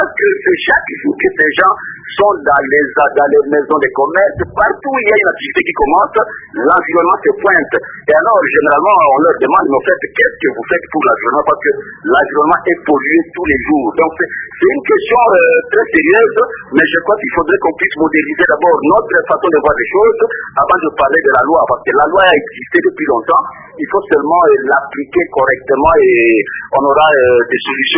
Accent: DR Congo; chez nous, à RDC

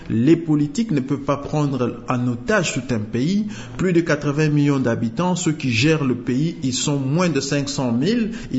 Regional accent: DR Congo

